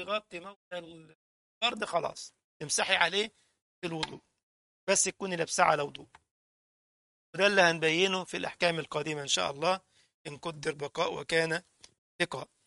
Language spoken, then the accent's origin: Arabic; Egypt; كنا بنسميه عندنا في مصر الكوز.